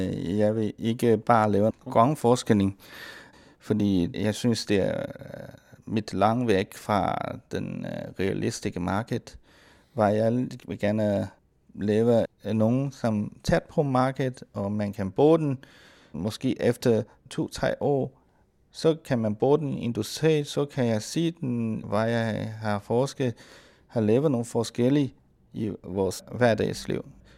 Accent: Chengdu, Sichuan, China; now in Denmark; Jeg kommer fra Chengdu, det er det samme sted, som Panda kom fra.

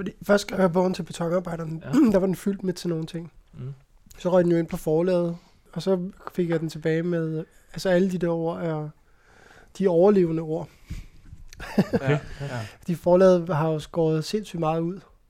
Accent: Copenhagen, Capital Region of Denmark, Denmark; Jeg kommer fra København.

